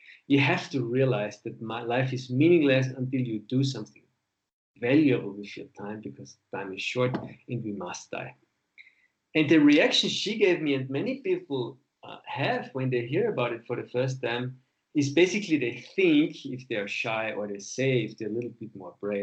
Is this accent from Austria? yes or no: yes; Austria; English is a second language; I'm originally from Austria, right? I grew up in the middle of the mountains in southern Austria, had a very peaceful childhood, and then went to agricultural high school, went to the army in Austria, and then business university.